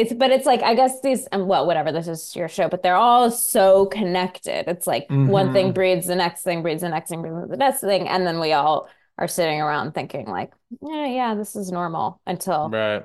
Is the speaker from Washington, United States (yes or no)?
yes; Seattle, Washington, United States; I grew up in Seattle. So it's like, this is a relatively low income area of the state.